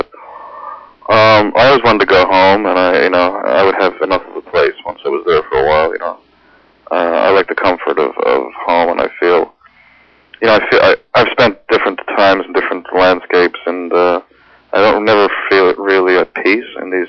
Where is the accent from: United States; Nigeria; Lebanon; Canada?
Canada; St. John's, Newfoundland and Labrador; I lived in St. John's. I grew up in St. John's. For most of my life, I was there. And about 16 years ago, I moved to a small community in Outport by the sea.